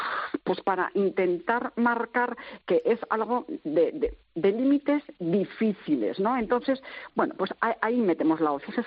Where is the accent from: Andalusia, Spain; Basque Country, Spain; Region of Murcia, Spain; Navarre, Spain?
Navarre, Spain; desde las Islas Canarias hasta Navarra, de donde yo vengo